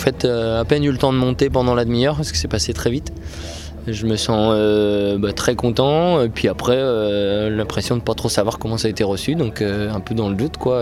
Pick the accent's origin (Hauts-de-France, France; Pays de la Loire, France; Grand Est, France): Hauts-de-France, France; Lens; moved away as an adult; j'ai grandi à Lens jusqu'à 21 ans. Ensuite, je suis parti faire des études. Pour mes études, je suis allé un peu à Rennes, en Bretagne. Après, je suis allé à Paris un peu pour la musique. Et puis, aujourd'hui, je vis un peu entre le Nord et la Bretagne